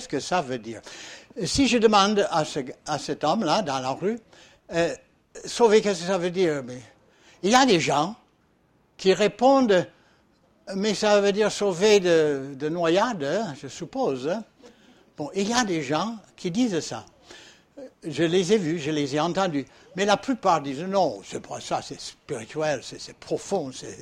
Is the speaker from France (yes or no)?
yes; France; mais je suis français quand même, je sais ce que c'est, ce sont des mots faciles, français